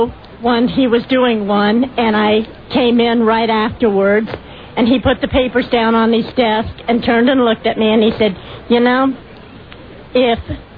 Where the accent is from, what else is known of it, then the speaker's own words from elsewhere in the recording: Columbus, Ohio, United States; But I have to tell first that I grew up here in Columbus. And as a teenager in the late 70s in late 60s in Columbus, there was one radio station, that was WCOL.